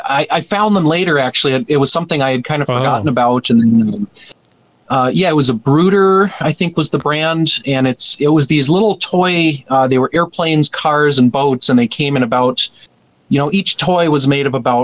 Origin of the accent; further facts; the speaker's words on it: Alaska, United States; I grew up just outside of Juneau, so on Admiralty Island. It was about a 3-hour trip to the biggest town, to Juneau, and then a 15-minute plane ride if we could afford a plane.